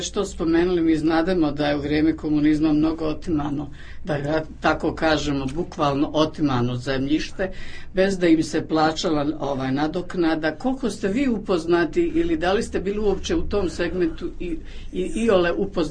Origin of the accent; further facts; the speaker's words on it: Novo Sarajevo, Federation of Bosnia and Herzegovina, Bosnia & Herzegovina; Evo, ja sam iz Novog Sarajeva